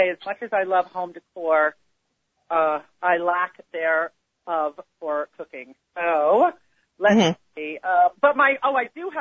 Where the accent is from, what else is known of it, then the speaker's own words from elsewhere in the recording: Greenwich, Connecticut, United States; I have never not been in the house where I grew up in Greenwich, Connecticut on Christmas Day.